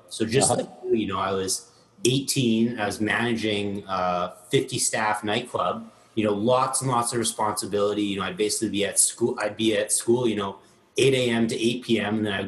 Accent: Edmonton, Alberta, Canada; also born or lived in Ottawa / Germany / Minnesota; So I was born in Ottawa. Then we moved to Germany. Then we moved to Minnesota. And then we moved to Edmonton, Alberta

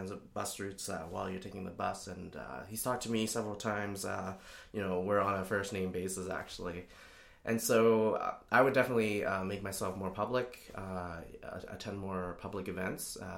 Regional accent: Hong Kong; I come from Hong Kong, where there's at least 10 modes of public transportation

